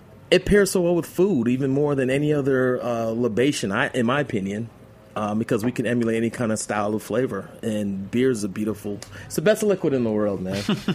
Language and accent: English; New York, United States; born there; I mean, I was born in New York